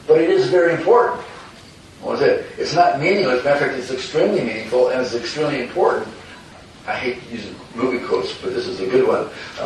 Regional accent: Independence, Ohio, United States; I was born outside in Cleveland, raised in a suburb called Independence.

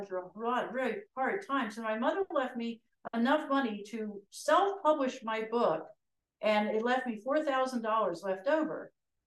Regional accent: Edwardsville, Illinois, United States; I'm actually from the St. Louis area. Actually, a little town called Edwardsville. Anyone ever hear of Edwardsville, Illinois?

